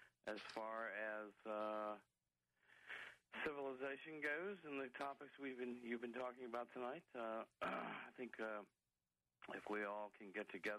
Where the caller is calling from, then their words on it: Massachusetts, United States; I'm calling from Massachusetts.